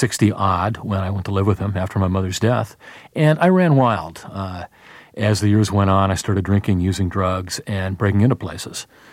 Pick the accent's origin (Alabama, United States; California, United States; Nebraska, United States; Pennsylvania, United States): California, United States; Los Angeles; Well, essentially, I am from there. If I was from Moose Breath, Montana, I'd write long, dark, violent books about Moose Breath, Montana. I grew up there in the 1950s. I'm 42 now.